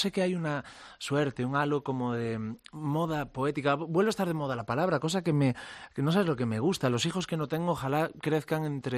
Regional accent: Pantín, Galicia, Spain; also born or lived in Ferrol; yo soy nieto e hijo de marineros. Entonces yo crecí, nací en Ferrol, como te decía, mucha honra, como leí hace un rato. Pero digo que soy de Pantín porque a los 3 años mi abuelo enferma de la memoria y del pulmón y me voy a vivir a una aldea muy pequeñita

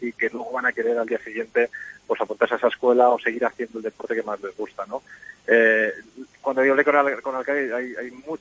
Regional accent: Ávila, Castile and León, Spain; yo que soy de Ciudad Ávila, aquí cerquita, con una climatología en invierno dura

